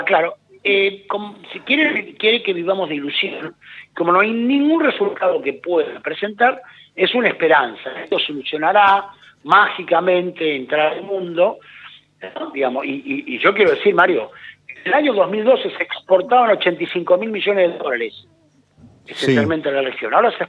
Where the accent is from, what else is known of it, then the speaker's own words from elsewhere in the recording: Argentina; Primero que nos hacen quedar como argentinos